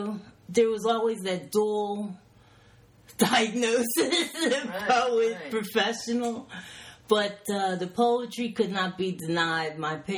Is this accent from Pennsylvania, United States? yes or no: yes; Philadelphia, Pennsylvania, United States; Yeah, I was born in Philadelphia. Went to school there, went to college.